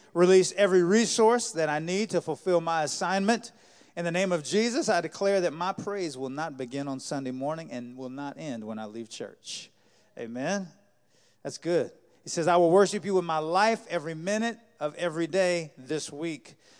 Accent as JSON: {"language": "English", "town": "New Orleans", "region": "Louisiana", "country": "United States", "tie": "born or raised there", "lives_now": "South Carolina, United States", "said": "We've had storms here in South Carolina. Anybody need to see another hurricane? I don't. I grew up in New Orleans. I saw a few, so we're good."}